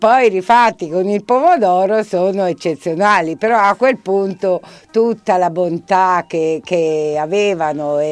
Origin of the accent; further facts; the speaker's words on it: Florence, Tuscany, Italy; anche se sono fiorentina